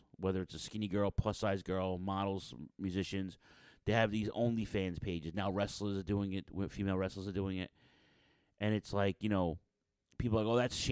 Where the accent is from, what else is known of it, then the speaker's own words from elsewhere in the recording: New York City, New York, United States; Now, I'm from Western Queens, so this is like the eastern part of Queens, right?